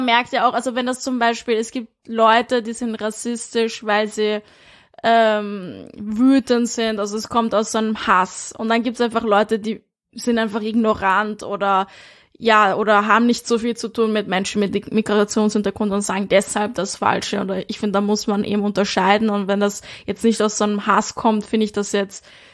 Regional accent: Vienna, Austria; born there; Ja, ich bin in Wien geboren, ja.

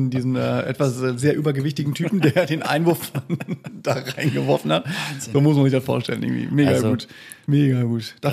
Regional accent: Münster, North Rhine-Westphalia, Germany; Ja, ich meine, wir sind Münsteraner

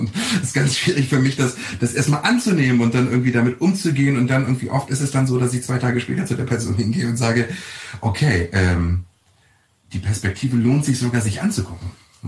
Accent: Lower Saxony, Germany; Wir sind am Harz aufgewachsen, am Westharz.

